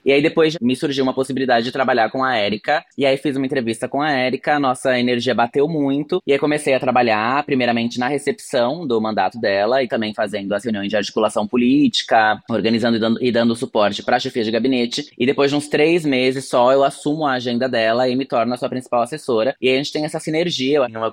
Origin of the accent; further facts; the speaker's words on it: Aracaju, Sergipe, Brazil; moved away as an adult; now in São Paulo, Brazil; Eu nasci aqui em São Paulo, mas no extremo sul, né, perto do Grajaú. E aí cresci em Aracaju, Sergipe, porque minha mãe é sergipana, meu pai é mineiro, minha mãe é sergipana. E aí cresci lá e eu volto para São Paulo com 18 anos